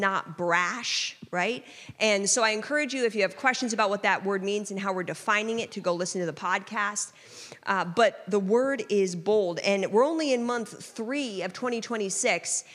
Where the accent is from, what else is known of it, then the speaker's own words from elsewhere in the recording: Israel; My friend who I grew up with in Israel